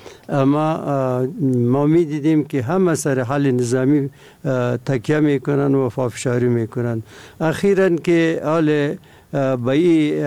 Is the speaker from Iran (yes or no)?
no; Afghanistan; به عنوان یک افغان